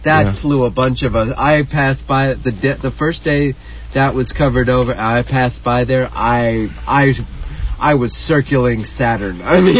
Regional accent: New York, United States; I grew up in New York. There was one bar that was reputed to be a gay bar.

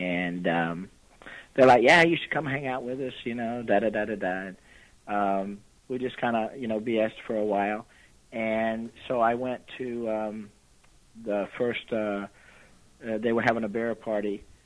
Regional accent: Texas, United States; now in Vermont, United States; I'm originally from Texas, outside of Houston.

